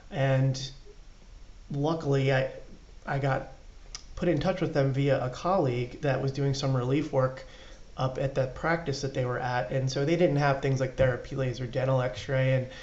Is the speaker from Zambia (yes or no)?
no; Viera, Florida, United States; a brand new facility in my hometown of Viera, Florida.